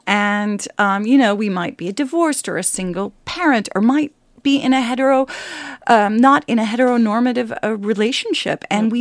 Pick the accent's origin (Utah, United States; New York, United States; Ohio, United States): Utah, United States; I was raised in Utah in a Mormon family, so religious.